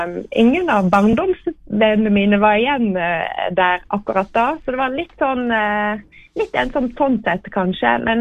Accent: Gaupne, Vestland, Norway; Jeg vokste opp I Luster. Jeg flyttet dit når jeg var 6 år. Jeg har hatt en fantastisk barndom der I Gaupne

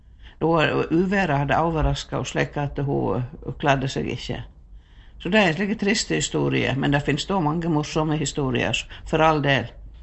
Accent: Kvam, Vestland, Norway; born there; dette er så lokalt at jeg ble født i Kvam.

